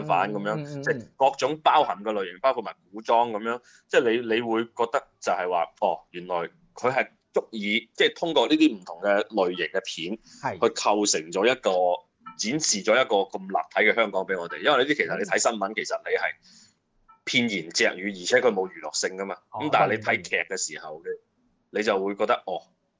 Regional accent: Guangdong, China; 我哋廣東人已經好少講嘅一啲，譬如俚語啊

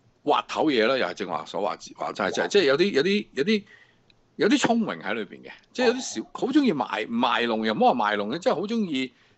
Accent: Shanghai, China; 我係上海人啦，咁上海話都有好多好特別嘅一啲特徵嘅，

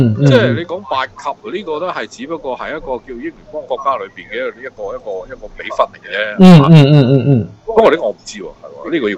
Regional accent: Shanghai, China; 即系我哋上海人咧，就茶叶蛋咧，好多时都隔夜噶

